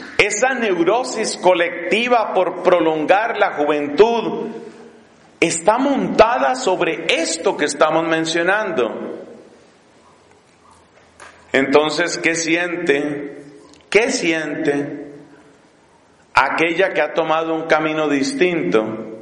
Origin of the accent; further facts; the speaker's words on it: Colombia; Estuvo trabajando en la ciudad de Cali, una ciudad que es famosa en mi país por la belleza de sus mujeres.